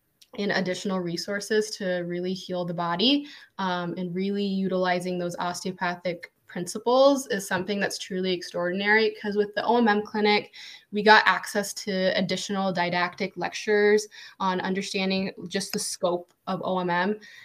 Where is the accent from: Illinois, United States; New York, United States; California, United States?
Illinois, United States; So I grew up in Illinois.